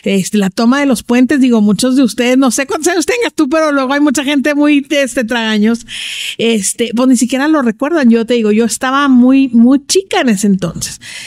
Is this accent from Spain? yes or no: no; Ciudad Juárez, Chihuahua, Mexico; Yo soy de Ciudad Juárez, toda la vida he vivido aquí